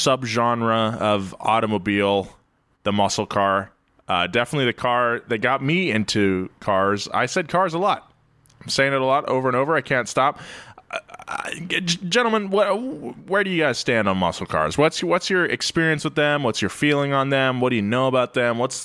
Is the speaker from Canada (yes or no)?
yes; British Columbia, Canada; I grew up in Rust Valley.